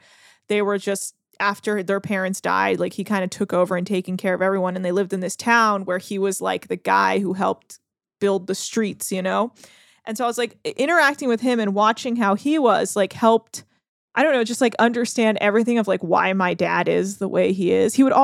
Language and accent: English; United States; born there; And it's like, I'm American. Right. I was born here.